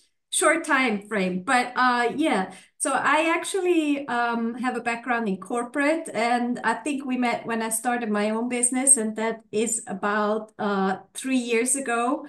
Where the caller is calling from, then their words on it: Zurich, Switzerland; I'm dialing in from Zurich in Switzerland.